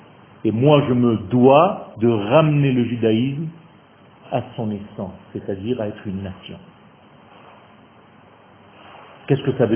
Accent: Nice, Provence-Alpes-Côte d'Azur, France; c'est un ami d'enfance en fait, on a grandi ensemble à Nice

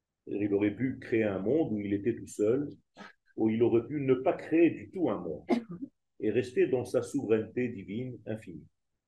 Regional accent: Israel; J'ai vécu en Israël toutes les guerres pratiquement, puisque je suis né en Israël, la guerre des six jours, la guerre de Kippour, étant enfant.

